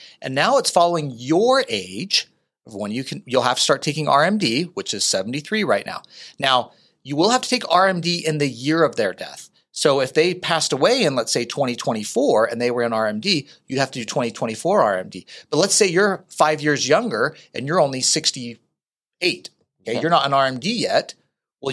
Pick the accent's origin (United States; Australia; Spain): United States; Utah; I grew up in Utah, so I earned the right to give that joke.